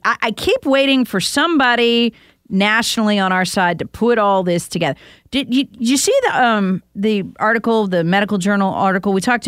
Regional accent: Charlotte, North Carolina, United States; Charlotte Mecklenburg, where I'm from, I'm a refugee from the People's Republic of Charlotte.

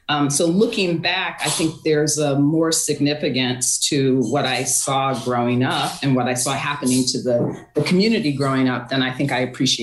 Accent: Waterbury, Connecticut, United States; I actually grew up in the north end of Waterbury, which is where I would say a large portion of the African American community lives.

